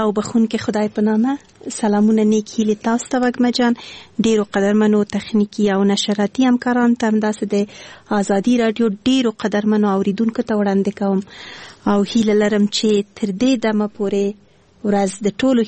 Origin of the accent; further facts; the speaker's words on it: Kabul, Afghanistan; born there; زه خو وایم زه د افغانستان یم، ماته هیڅ فرق نه لري، خو په هر صورت باندې بیا هم یو ولایت پورې اړه نیسو. زه د اصلا پلار مې د خوست ده، مور مې د پکتیا ده، او زه په خپله کابل